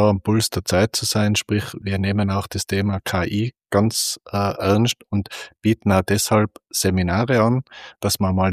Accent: Tyrol, Austria; ich bin aus Tirol, vielleicht hört man es ein bisschen.

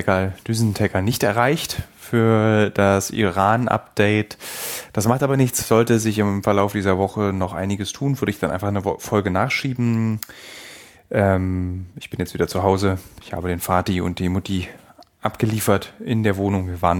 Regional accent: Berlin, Germany; in Berlin-Marzahn, einem Stadtbezirk meiner Heimatstadt

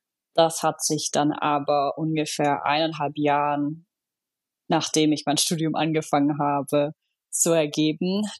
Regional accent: Pfalzgrafenweiler, Baden-Württemberg, Germany; Wir kommen alle aus dem gleichen Ort, dem schönen Schwarzwald in Pfalz-Grafenweiler. Das ist ungefähr, sagen so, eine Stunde entfernt von Stuttgart.

